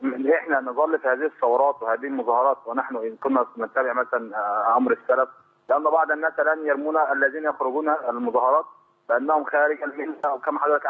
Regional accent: Egypt; عندنا في مصر

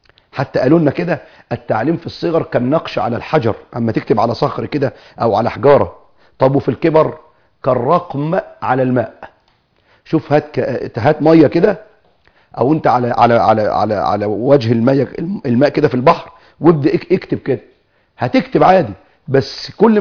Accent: Egypt; فأكيد هينقيه زي ما بيقولوا كده عندنا في مصر على الفرازة.

